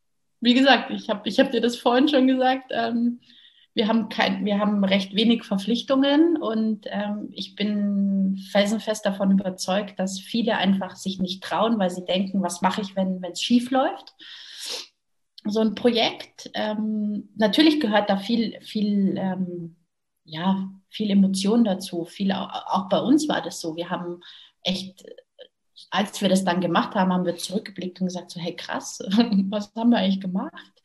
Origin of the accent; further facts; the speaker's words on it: Munich, Bavaria, Germany; now in Mallorca, Spain; Geboren und aufgewachsen bin ich in München, in Bayern. Mittlerweile lebe ich auf Mallorca